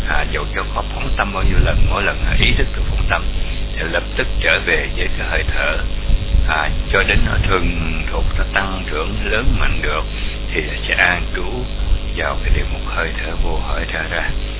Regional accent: Mekong Delta, Vietnam; nhất là hồi nhỏ tôi nhớ ở miền Tây đó

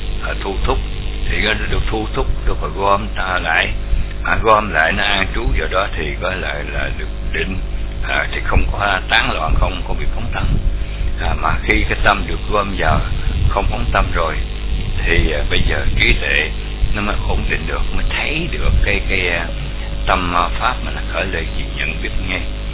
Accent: Mekong Delta, Vietnam; nhất là hồi nhỏ tôi nhớ ở miền Tây đó

